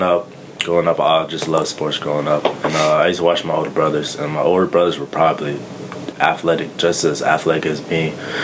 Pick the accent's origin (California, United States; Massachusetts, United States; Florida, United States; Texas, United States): Florida, United States; Jacksonville; also born or lived in Rome, New York / Green Cove Springs, Florida; So, actually, I was born in Rome, New York, but I can't reclaim New York because I was on there for 6 months. So, you know, so I pretty much tell everybody from Jacksonville.